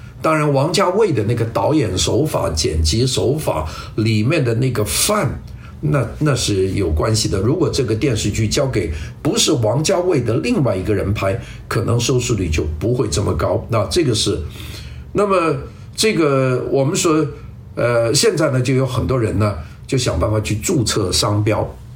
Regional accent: Guangdong, China; 就像我们广东人看这个香港电影，我们会觉得多一层的亲切

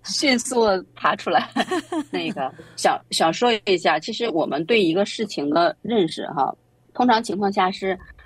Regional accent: China; 因为我们中国人的思想叫防患于未然

